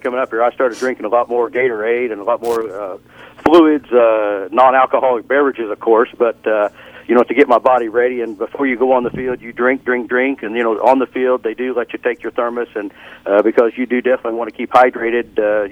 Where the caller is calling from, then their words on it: Moline, Illinois, United States; Well, I'm calling you from downtown Moline, Illinois.